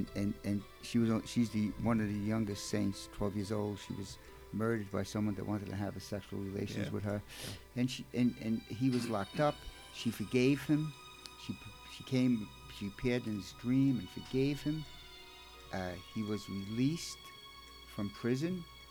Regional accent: Brooklyn, New York, United States; I'm from Brooklyn; I don't read that beautiful.

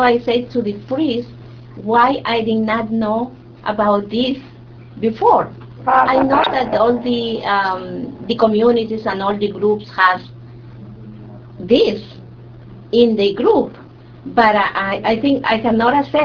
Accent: El Salvador; now in New York, United States; also I'm from El Salvador. I came like 37 years ago. I grew in a Catholic family, and right here when I came to New York

